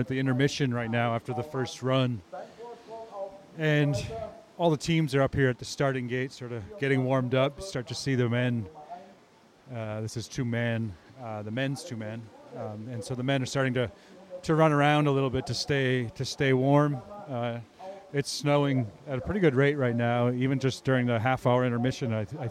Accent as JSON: {"language": "English", "region": "New York", "country": "United States", "tie": "born or raised there", "said": "Growing up in Greater New York in the United States, I can't help but sort of locate the 1980 Winter Olympics as something really important in my early youth"}